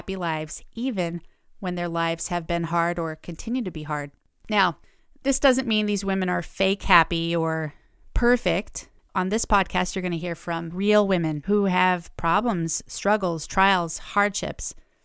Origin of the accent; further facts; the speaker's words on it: Iowa, United States; I was born and raised in Iowa. I grew up on a farm outside of a tiny little town.